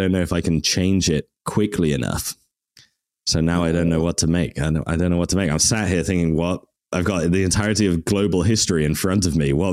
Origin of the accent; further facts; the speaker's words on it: Worcester, West Midlands, United Kingdom; I'm from the English side of the Wales border in a city called Worcester, so it's just half an hour from Wales.